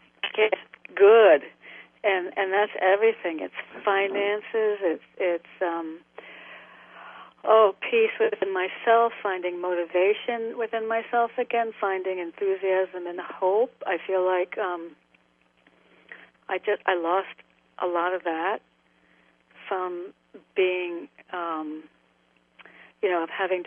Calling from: Connecticut, United States; I'm in Connecticut.

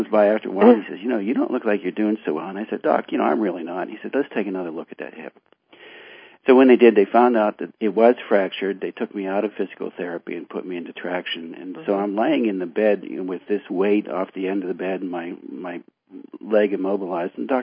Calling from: Virginia, United States; I am calling from Virginia.

